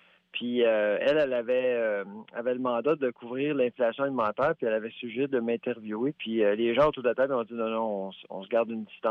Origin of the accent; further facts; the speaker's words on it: Quebec, Canada; en tant que francophone hors Québec, en tant que Québécois hors Québec